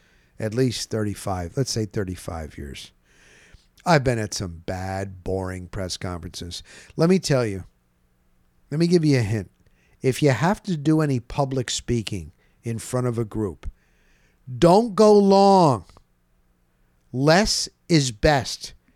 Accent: Tampa, Florida, United States; I'm from Tampa. I'm a huge wrestling fan.

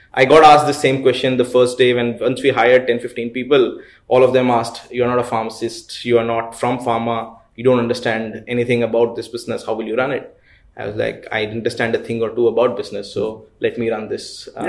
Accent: Guwahati, Assam, India; moved away as an adult; Yeah, so I'm from Guwahati, Assam.

